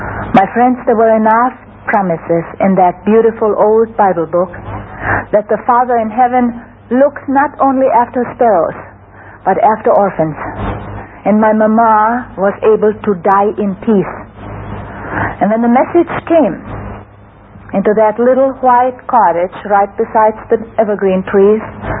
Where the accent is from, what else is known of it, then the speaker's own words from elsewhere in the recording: Czechia; born there; first language German; English is a second language; moved away; I was born in Czechoslovakia, and if you wonder why I speak the German as my mother tongue